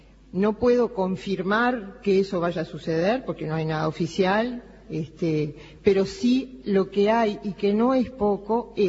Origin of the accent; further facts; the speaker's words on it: Montevideo, Uruguay; para mí, que soy montevideana, ¿no?